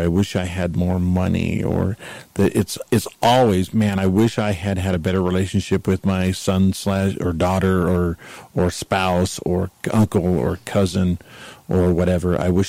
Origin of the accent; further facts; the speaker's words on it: Las Vegas, Nevada, United States; born there; I was born in Las Vegas.